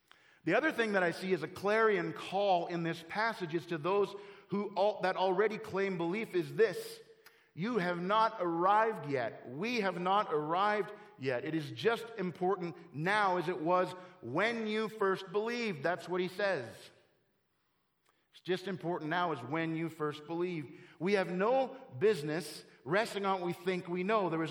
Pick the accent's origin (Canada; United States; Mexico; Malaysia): Canada; eventually this guy ends up in Canada playing football for my hometown team.